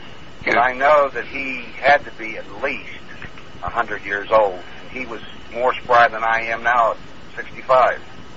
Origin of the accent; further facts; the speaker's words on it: Pennsylvania, United States; born there; That's the exact time I was born in Pennsylvania.